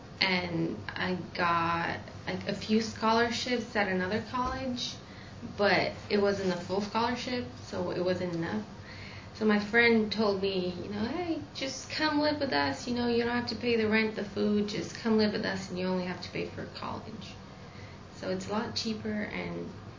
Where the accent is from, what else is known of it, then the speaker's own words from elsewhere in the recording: Romania; now in United States; it was different than here. Everything's smaller.